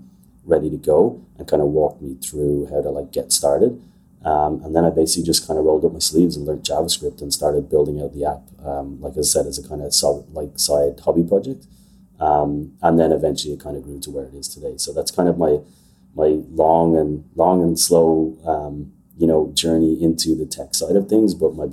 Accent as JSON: {"language": "English", "country": "Ireland", "tie": "born or raised there", "said": "So I'm Irish. I grew up in Ireland. I went to art college in Ireland."}